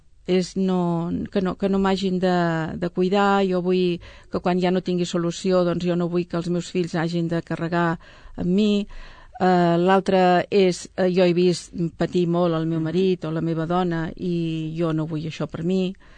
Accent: Sabadell, Catalonia, Spain; I jo es dono la casualitat que sóc de Sabadell

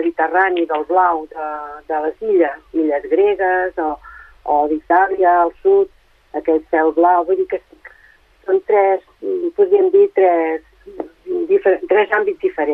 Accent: Terrassa, Catalonia, Spain; perquè jo dic que soc de Terrassa, però dic a Castellà fa molt temps, doncs al voltant del Vallès

